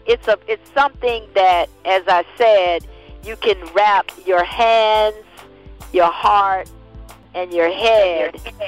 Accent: Florida, United States; I'm in Florida. It happened in my home state, not in this city, but in the state.

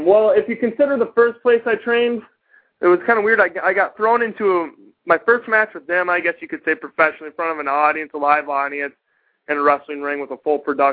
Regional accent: Minnesota, United States; Yeah, dude, I'm from Minnesota originally, so it's fucking terribly cold there.

